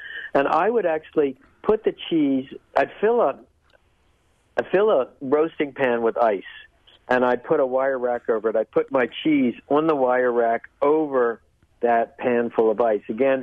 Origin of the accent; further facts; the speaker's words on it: New England, United States; I'm a Yankee from New England.